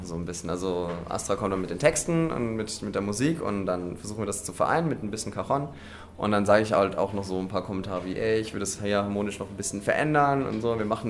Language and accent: German; Baden-Württemberg, Germany; also wir kommen ja aus Heidelberg und Mannheim und da kann man immer schön am Neckar chillen, das kennt man hier in Baden-Württemberg auch ganz gut.